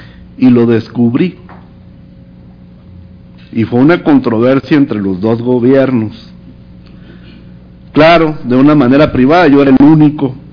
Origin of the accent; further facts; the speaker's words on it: Mexico; podemos hacerlo nosotros mismos, como mexicanos